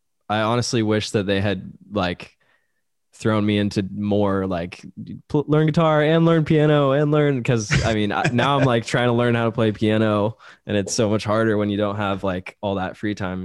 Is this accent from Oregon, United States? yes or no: yes; Portland, Oregon, United States; moved away as an adult; now in Los Angeles, United States; No, I was born in Portland, Oregon.